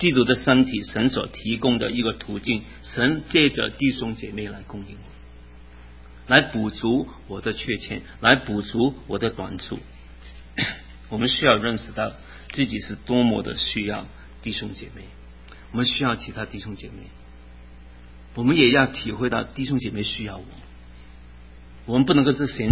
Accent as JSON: {"language": "Chinese", "country": "China", "tie": "born or raised there", "lives_now": "United States", "said": "我们在美国，我特别在中国长大也是一样"}